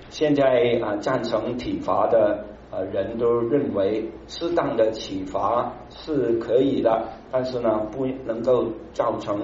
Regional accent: Hong Kong; 因为我是香港来的，所以我很注意香港的新闻

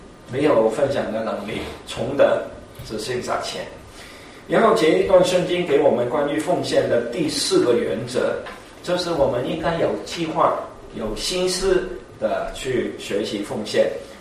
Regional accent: Guangdong, China; 我们广东人有一句话说一阔三大

